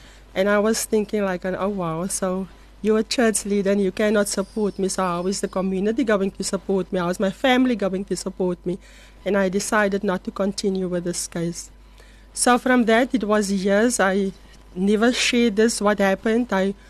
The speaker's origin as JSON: {"language": "English", "town": "Atlantis", "region": "Western Cape", "country": "South Africa", "said": "I'm from the Marmory area, Marmory Atlantis area."}